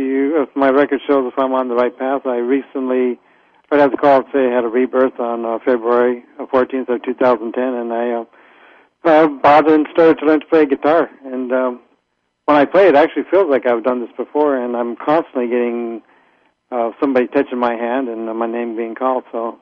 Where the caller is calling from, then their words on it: Wisconsin, United States; From a very freezing Wisconsin.